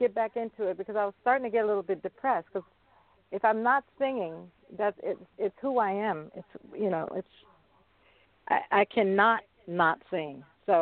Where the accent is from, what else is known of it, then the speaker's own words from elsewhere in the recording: San Francisco, California, United States; at the time I grew up in San Francisco in the Haight-Ashbury area. So I would always watch my aunt in Golden Gate Park.